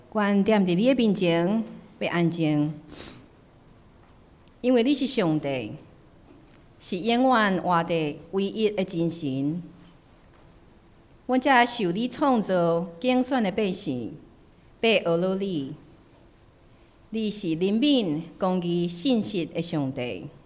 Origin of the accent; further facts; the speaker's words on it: Taiwan; 我的故乡台湾有选出新的总统和政府